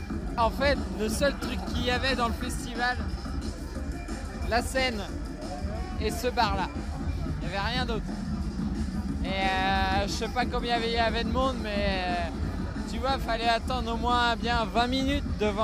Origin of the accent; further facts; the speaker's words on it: Angers, Pays de la Loire, France